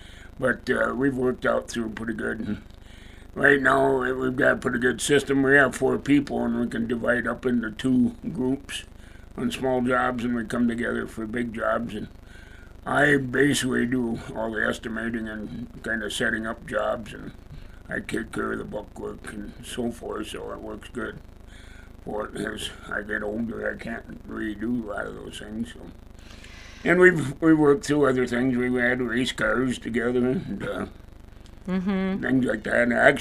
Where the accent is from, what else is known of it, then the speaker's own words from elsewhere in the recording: Iowa, United States; the Fadim's from that are from Comfrey, and I'm from Iowa.